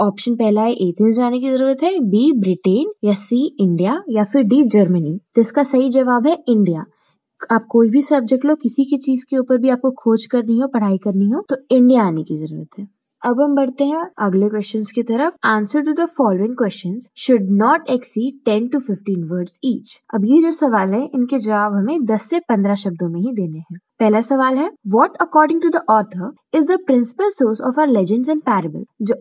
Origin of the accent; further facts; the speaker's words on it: Jaipur, Rajasthan, India; मैं जयपुर से हूँ and I am doing my BA from वेनेसली Vidyapeeth.